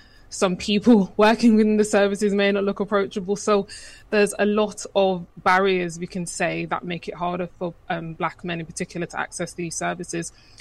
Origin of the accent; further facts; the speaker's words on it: Birmingham, West Midlands, United Kingdom; I'm from Birmingham and I'm proud to be a Brummie.